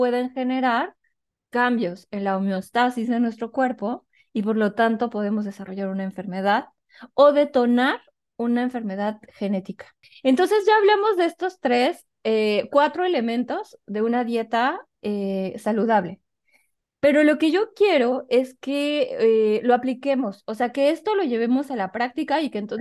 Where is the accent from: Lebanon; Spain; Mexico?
Mexico; Como la gran mayoría de nosotras somos mexicanas